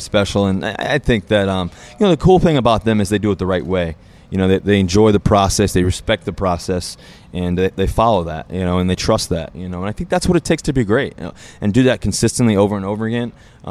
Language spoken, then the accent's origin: English; Virginia, United States; I played back in the day when I was growing up in Virginia, you'd have triple headers.